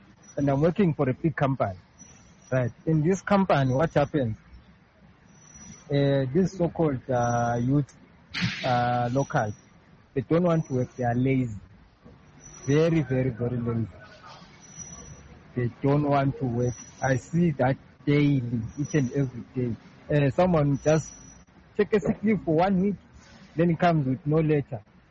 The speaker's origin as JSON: {"language": "English", "country": "Zimbabwe", "said": "I tell them straight I come from Zimbabwe"}